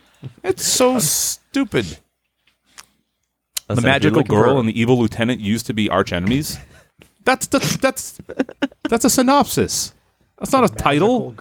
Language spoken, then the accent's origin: English; Haverhill, Massachusetts, United States; Yeah, I know who she is. I'm from Haverhill.